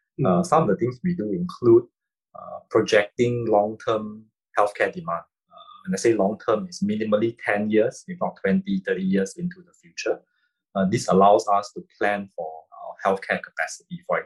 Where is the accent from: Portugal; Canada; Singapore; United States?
Singapore; Being a Singaporean, I'm actually quite used to the idea of traveling frequently.